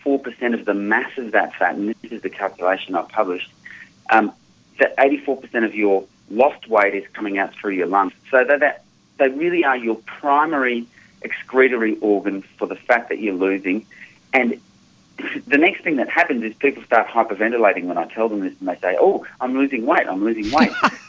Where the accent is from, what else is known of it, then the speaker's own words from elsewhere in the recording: Australia; I'm from Australia, so I speak in these horrible things called kilograms.